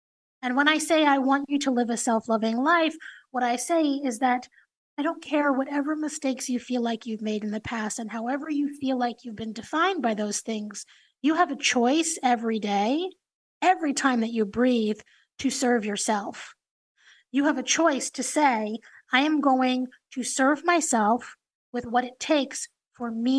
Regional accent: New York, United States; because I'm a Jew from New York.

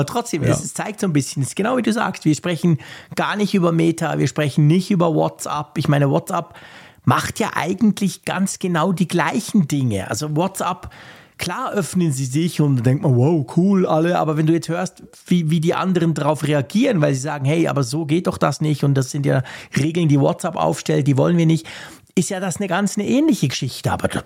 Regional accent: Switzerland; ich als Schweizer bin ja sozusagen an der Seitenlinie

